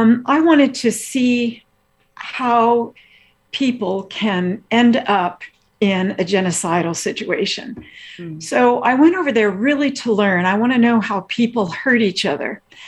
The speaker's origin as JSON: {"language": "English", "region": "Midwest", "country": "United States", "said": "because I'm from the Midwest, a prairie country."}